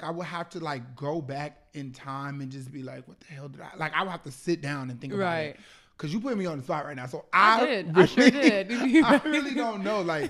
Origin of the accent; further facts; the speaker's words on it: Florida, United States; Yeah, I'm from Florida.